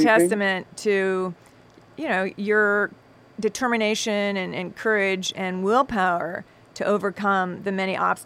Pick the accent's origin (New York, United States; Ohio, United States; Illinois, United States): Ohio, United States; I grew up in Ohio.